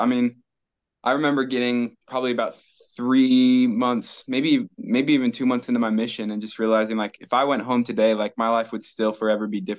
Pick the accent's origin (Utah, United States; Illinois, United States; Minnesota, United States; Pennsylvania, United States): Utah, United States; Kaysville; now in Salem, United States; I'm from Kaysville, Utah. It's just about 20 minutes north of Salt Lake City or so.